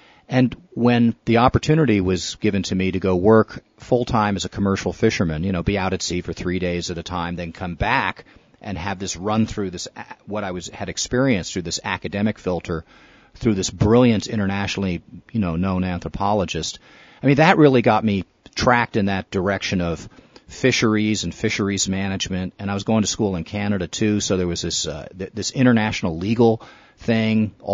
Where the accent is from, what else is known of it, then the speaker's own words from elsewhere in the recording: East Coast, United States; moved away as an adult; now in Lincoln County, United States; I'm from the East Coast originally, but that was a long, long time ago. I've been living and working in Lincoln County since 1989. And when I came to Oregon back in 1985